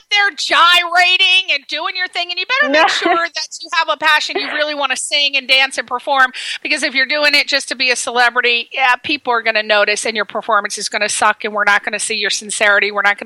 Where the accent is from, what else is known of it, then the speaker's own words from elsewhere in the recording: Connecticut, United States; I'm from Connecticut, so you know the prices for apartments may be a little bit higher.